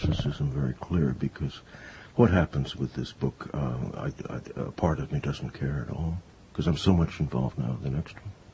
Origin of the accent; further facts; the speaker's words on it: Rye, New York, United States; Yeah. Grew up in Rye, and then went to boarding school up in Maine, small school.